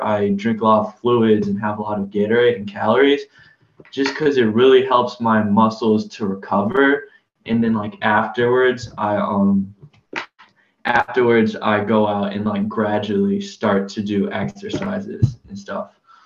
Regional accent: Georgia, United States; because I'm from Georgia, we don't ever get snow.

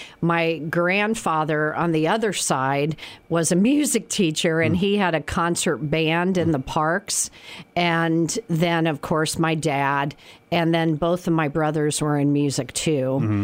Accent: Danville, Illinois, United States; Well, I'm from Danville, Illinois.

